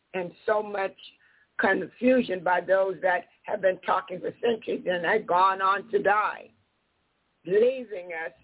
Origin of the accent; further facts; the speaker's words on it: United States; born there; since I was born in America, I do know in America